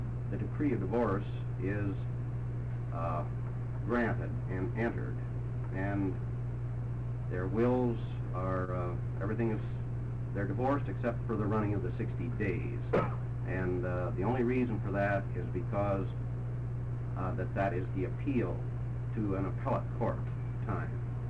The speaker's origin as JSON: {"language": "English", "town": "Coquille", "region": "Oregon", "country": "United States", "said": "I'm from Coquille, Oregon."}